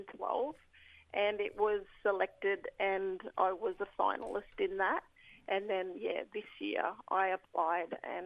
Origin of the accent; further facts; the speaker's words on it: Queensland, Australia; Yep, I'm from the Kokaburran language group. So my people are from Staten and Nassau Rivers. From Central West Coast, Cape Yorker Peninsula.